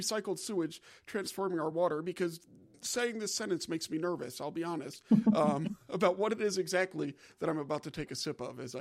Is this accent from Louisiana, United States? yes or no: yes; New Orleans, Louisiana, United States; I'm from New Orleans, so I've been drinking sewage my whole life.